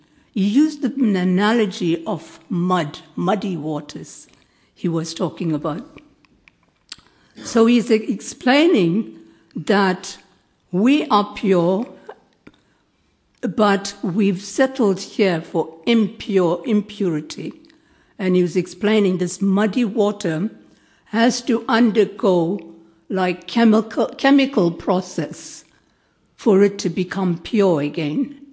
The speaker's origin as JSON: {"language": "English", "country": "South Africa", "also_born_or_lived": "South India", "said": "Now in South Africa, I come from South Africa, originally from South India."}